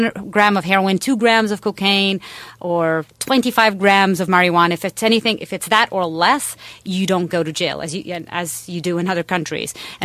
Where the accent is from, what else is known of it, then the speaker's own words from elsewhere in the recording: Portugal; So I'm from Portugal